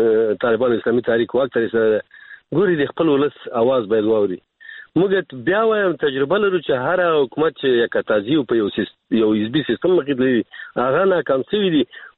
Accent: Afghanistan; موږ افغانان یو

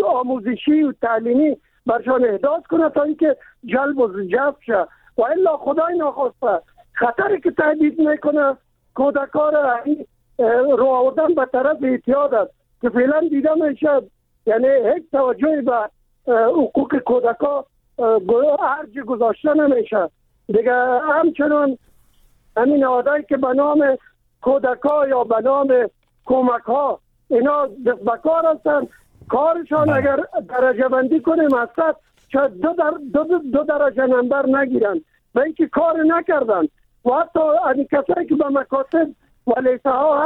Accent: Kabul, Afghanistan; چون من خودم از کابل هستم

